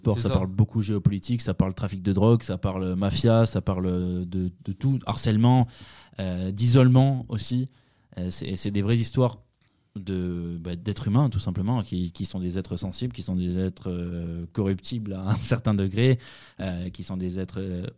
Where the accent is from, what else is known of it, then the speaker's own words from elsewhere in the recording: Southwest France, France; moved away; Je viens du Sud-Ouest et quand je suis arrivé à Paris, je connaissais personne. Je suis arrivé à Rueil-Malmaison